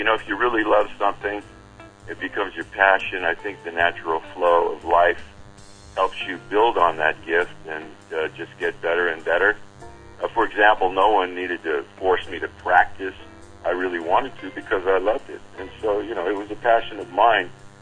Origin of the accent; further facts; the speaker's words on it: California, United States; also born or lived in New Jersey / New York; I was born in the East Coast. I was born in New Jersey and lived in New York. But my family moved out to California when I was a small child, so I've been in California ever since.